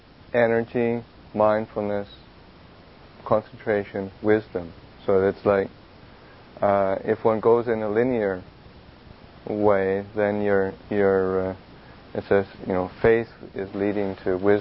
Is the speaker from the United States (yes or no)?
no; Canada; also born or lived in Thailand; I grew up inland in Canada, never saw the sea, spent all my time in Thailand inland, never saw the sea.